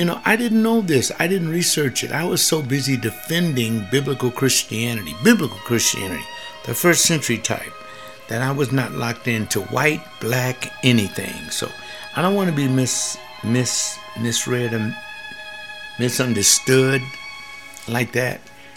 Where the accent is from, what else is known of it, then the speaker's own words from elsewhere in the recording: California, United States; I grew up here in South Central in the black community